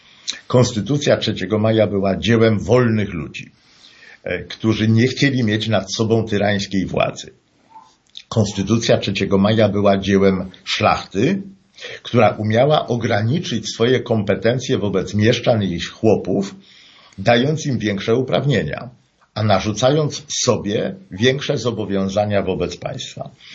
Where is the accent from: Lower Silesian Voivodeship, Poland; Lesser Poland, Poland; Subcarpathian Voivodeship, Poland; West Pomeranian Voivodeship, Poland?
Lesser Poland, Poland; Kraków; Bez ogródek wyznam, że choć jestem krakowianinem